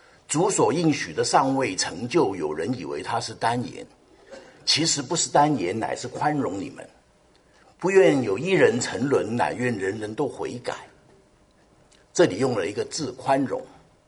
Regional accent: China; 主啊，求你赦免我们中国人的过犯，赦免我们从古到今得罪您、背逆您的罪过。

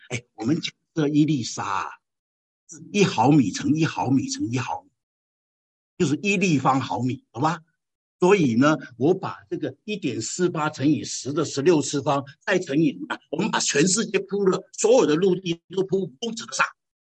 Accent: China; 哎，你说那，我们中国人不这样的，我们中国人不是这样的

